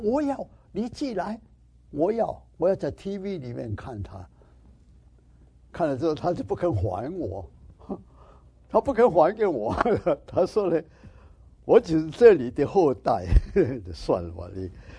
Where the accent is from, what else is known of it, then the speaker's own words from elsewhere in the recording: Fujian, China; 我最近呢在福建呢送了一个录影带 DVD 来，把我的老家照进去